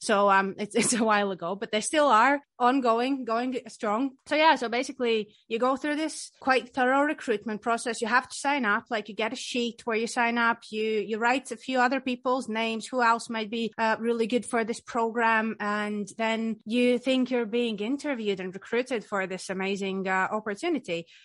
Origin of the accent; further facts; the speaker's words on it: Riga, Latvia; now in Scotland, United Kingdom; I'm from the tiny country, Latvia. I'm from Riga, the capital city.